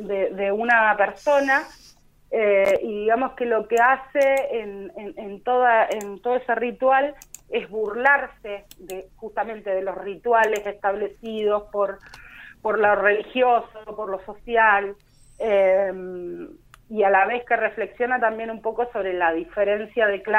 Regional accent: Río Colorado, Río Negro, Argentina; now in Bariloche, Argentina; En realidad, o sea, yo soy de Río Colorado, vivo en Bariloche ya hace muchos años.

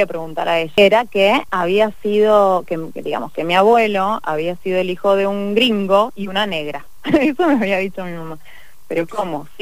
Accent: Cipolletti, Río Negro, Argentina; yo soy de Cipolletti y hacía años que ya venía como vinculada a este proceso personal, digamos.

